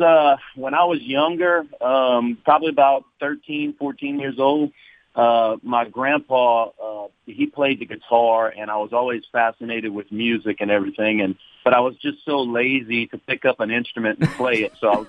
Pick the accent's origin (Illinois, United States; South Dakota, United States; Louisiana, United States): Louisiana, United States; Houma; So, I'm from Houma, and I grew up here, went to South Tarbonne High School in Berg, and graduated from Nicholls State University